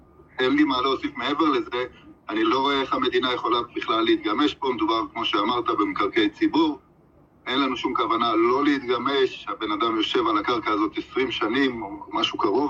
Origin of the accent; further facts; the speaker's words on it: Eilat, Southern District, Israel; אני חייב לציין שאני ואמיר נוריאל גדלנו יחד באילת.